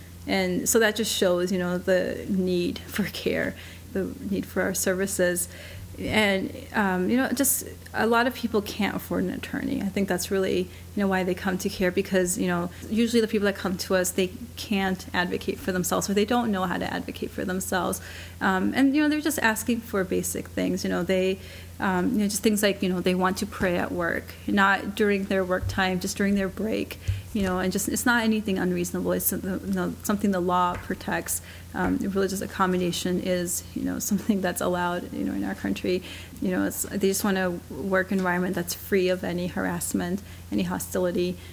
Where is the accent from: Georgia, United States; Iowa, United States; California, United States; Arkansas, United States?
Iowa, United States; I think my interest in civil rights came from my childhood. You know, just growing up in Iowa, you know, we had a lot of, you know, great, friendly neighbors